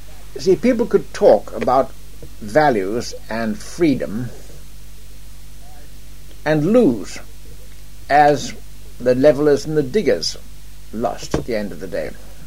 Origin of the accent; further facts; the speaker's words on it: North East England, United Kingdom; I mean, I come from the North, you see, and there are no medieval villages in the North.